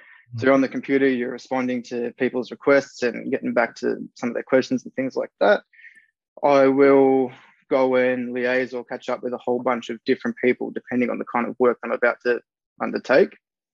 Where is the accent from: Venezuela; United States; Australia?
Australia; Melbourne, Victoria; So I was born in Melbourne. I've been here my entire life.